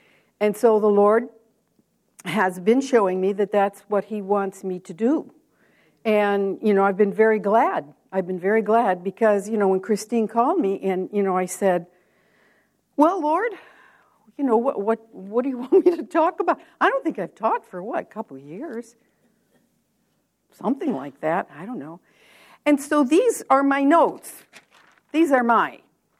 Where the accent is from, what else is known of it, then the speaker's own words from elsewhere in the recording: United States; with my heart being an American living in this country.